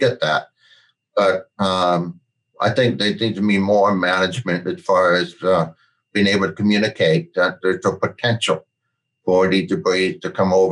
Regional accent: Colorado, United States; born there; also born or lived in Oregon; now in Portland, United States; No, actually, I was born in Colorado.

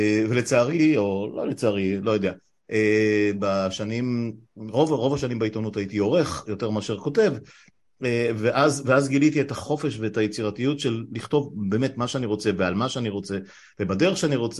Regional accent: Afula, Northern District, Israel; born there; שנינו נולדנו מחוץ למרכז, לא יודע עד כמה... מה, אפשר אולי להשוות, חצור הגלילית במקרה שלך, עפולה במקרה שלי, לא כפית של כסף, בנים, בנות לעולים חדשים במקרה שלך מעיראק, במקרה שלי מרומניה.

